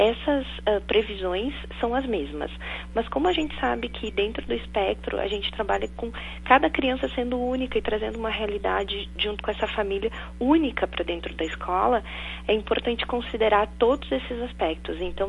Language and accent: Portuguese; Santa Maria, Rio Grande do Sul, Brazil; eu sou de Santa Maria, na verdade, né?